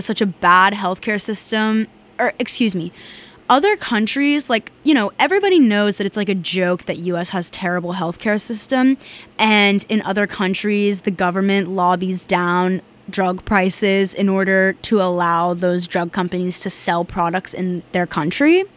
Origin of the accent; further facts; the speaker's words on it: Oregon, United States; Also, I'm from Oregon, and Tufts is in Mass, obviously.